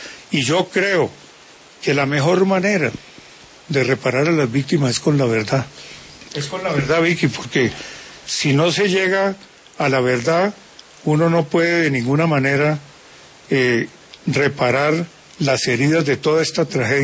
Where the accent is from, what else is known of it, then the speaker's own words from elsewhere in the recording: Colombia; me indigna como colombiano